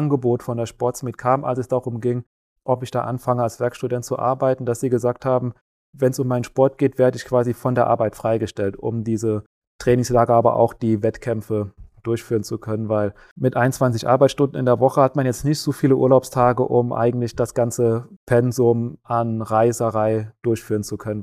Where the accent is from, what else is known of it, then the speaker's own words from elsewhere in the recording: Zweibrücken, Rhineland-Palatinate, Germany; Mein Haupttrainingsort ist tatsächlich Zweibrücken, wo ich aufgewachsen bin, groß geworden bin. Da ist auch mein Heimatverein.